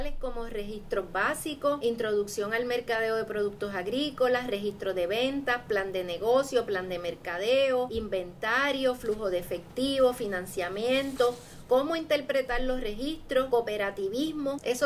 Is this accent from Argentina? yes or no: no; Puerto Rico; todos parte del grupo socialmente desventajado que somos los puertorriqueños por definición